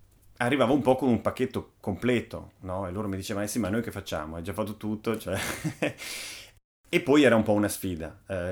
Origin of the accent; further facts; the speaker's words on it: Friuli-Venezia Giulia, Italy; Ad esempio io sono friulano, in Friuli la narrativa tradizionale è che sti Veneti erano dei colonizzatori che ci hanno rubato tutto.